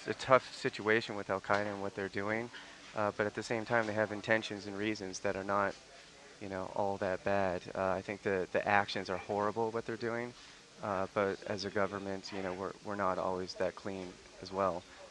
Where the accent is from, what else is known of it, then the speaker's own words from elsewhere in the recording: United States; I am American.